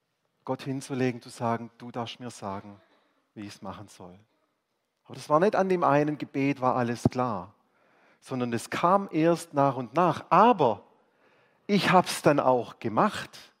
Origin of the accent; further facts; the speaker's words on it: Stuttgart, Baden-Württemberg, Germany; Ich habe in einer anderen Stadt gelebt. Also ich komme aus Stuttgart, habe in Mainz studiert.